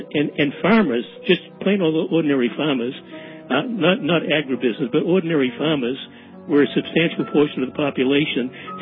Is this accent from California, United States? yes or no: no; Boston, Massachusetts, United States; There were a lot of victory gardens, and none on my block, but there were. I grew up in Boston.